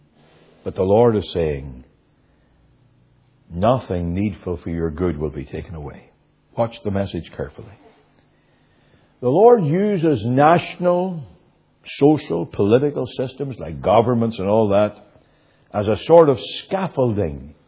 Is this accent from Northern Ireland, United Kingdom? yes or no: yes; Northern Ireland, United Kingdom; accent: Ulster; now in South Carolina, United States; I am an Ulster man. You probably have gathered that by my accent. In South Carolina, they wonder why I haven't got the South Carolina drawl.